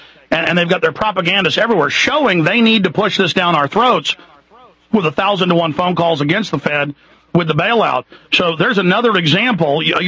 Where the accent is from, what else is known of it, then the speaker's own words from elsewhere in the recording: Dallas, Texas, United States; I grew up in Dallas.